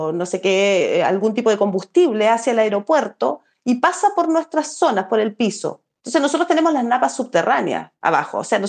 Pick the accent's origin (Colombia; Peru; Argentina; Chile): Chile; salimos a las calles para tratar de que tuviéramos ese derecho como chilenos